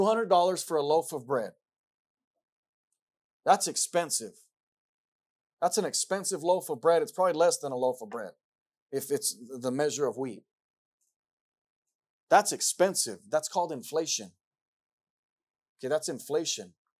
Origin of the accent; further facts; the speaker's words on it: United States; And as an American, it just frustrates me to know that this is what's going to happen